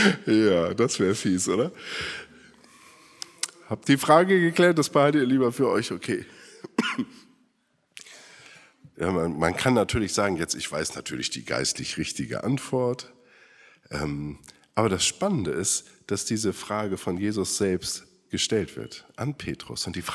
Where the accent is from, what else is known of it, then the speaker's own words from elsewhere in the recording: Oldenburg, Lower Saxony, Germany; Ich bin aus Norddeutschland, Oldenburg gebürtig